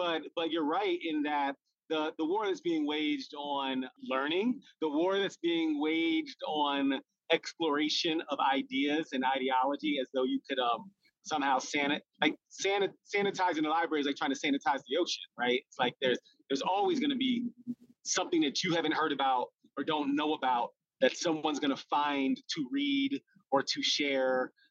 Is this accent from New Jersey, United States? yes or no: yes; New Jersey, United States; So I grew up in the Philadelphia area, just outside of... just in South Jersey, just outside of Philadelphia.